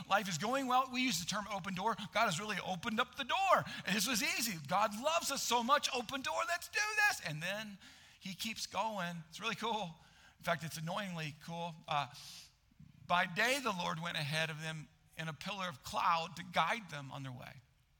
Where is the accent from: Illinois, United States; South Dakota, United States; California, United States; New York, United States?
South Dakota, United States; We're from South Dakota, we can figure this out.